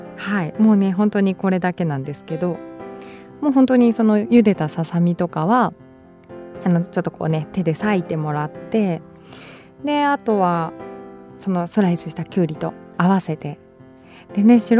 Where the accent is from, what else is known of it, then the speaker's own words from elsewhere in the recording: Hamamatsu, Shizuoka, Japan; 浜松、地元静岡県浜松市にある